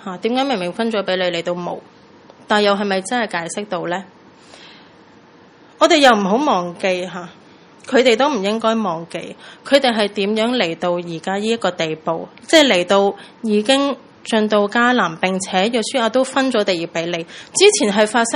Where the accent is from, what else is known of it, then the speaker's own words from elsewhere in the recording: China; 我们都应该知道的，我们中国人